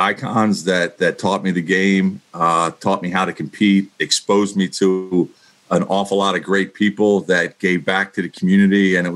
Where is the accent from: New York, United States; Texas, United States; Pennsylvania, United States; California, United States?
Pennsylvania, United States; Philadelphia; I remember growing up in Grays Ferry and being asked to play in the men's leagues when I was younger. Like, we would go to Southwest Philly